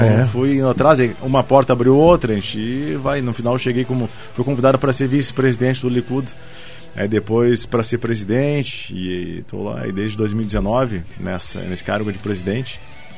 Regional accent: Porto Alegre, Rio Grande do Sul, Brazil; moved away as an adult; now in Curitiba, Brazil; eu nasci em Porto Alegre. Uhum. E me mudei, morei até lá. Morei lá até 2012 e eu passei num concurso aqui em Curitiba, por isso que eu me mudei para a capital paranaense.

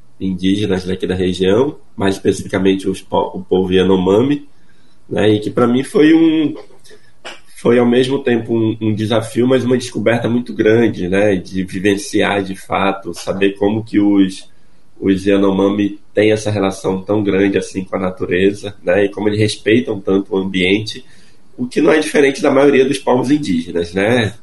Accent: Santarém, Pará, Brazil; Eu sou de Santarém, do Pará, né

